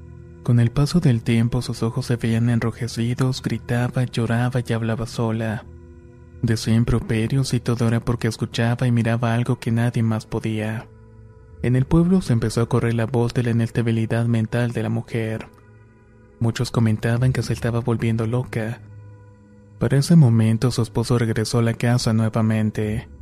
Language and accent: Spanish; Dominican Republic; de la República Dominicana